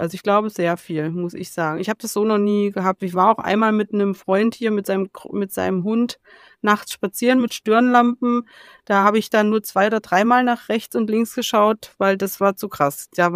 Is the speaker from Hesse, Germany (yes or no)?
yes; Hesse, Germany; ich komme ja ursprünglich aus der Gegend, wo die Waschbären zum ersten Mal aufgetaucht sind in Nordhessen.